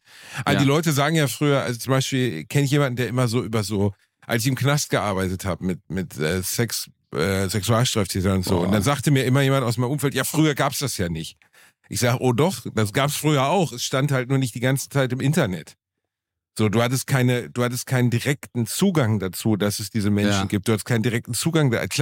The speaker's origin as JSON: {"language": "German", "town": "Gelsenkirchen", "region": "North Rhine-Westphalia", "country": "Germany", "tie": "born or raised there", "said": "ich bin in so einer Spielstraße aufgewachsen, Gelsenkirchen, wo es noch relativ idyllisch war für meine Heimatstadt."}